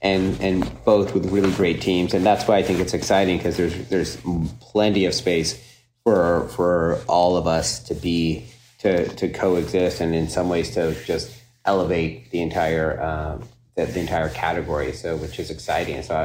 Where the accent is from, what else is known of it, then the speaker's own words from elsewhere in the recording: Texas, United States; now in New York, United States; As a Texan, as you know, mm-hmm.